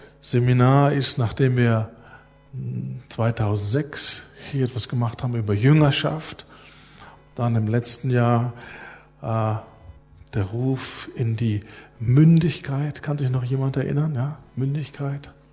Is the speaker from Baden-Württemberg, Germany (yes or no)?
no; Berlin, Germany; Aber ich komme aus Berlin und unsere höchsten Berge sind Schuttberge, die wir haben da.